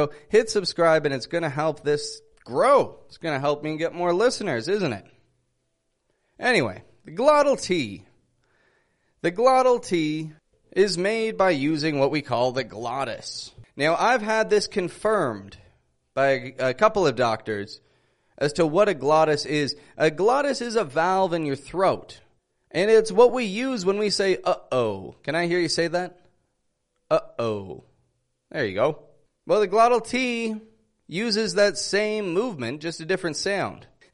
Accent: Toronto, Ontario, Canada; I'm from Toronto

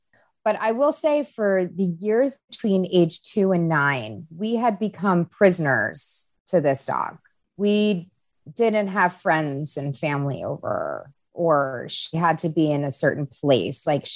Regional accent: Long Island, New York, United States; I grew up in Long Island. My backyard was like this tiniest square of land ever.

